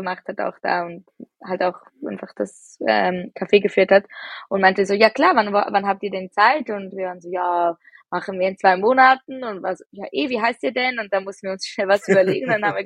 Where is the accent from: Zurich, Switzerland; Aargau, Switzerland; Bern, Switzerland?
Zurich, Switzerland; Wir sind aus Zürich.